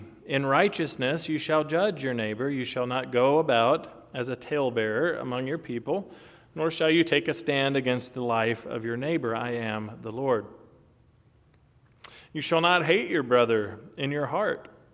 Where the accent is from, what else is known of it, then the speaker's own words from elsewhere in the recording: Kentucky, United States; Now, I know you all know that I grew up in Kentucky, so it's just natural for Kentucky, you know, Kentuckians not to like Duke basketball players